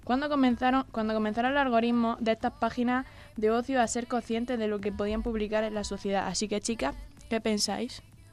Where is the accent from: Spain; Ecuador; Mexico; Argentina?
Spain; Andalusia; now in Elche, Spain; Bueno, yo soy de Andalucía y estoy aquí en Elche, así que es por algo.